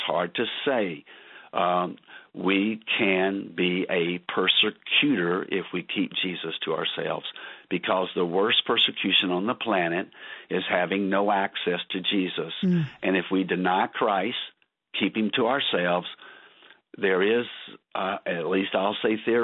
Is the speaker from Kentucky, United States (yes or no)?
yes; Kentucky, United States; I grew up in rural Kentucky. I grew up in the Baptist world where we were terrified of the Holy Spirit.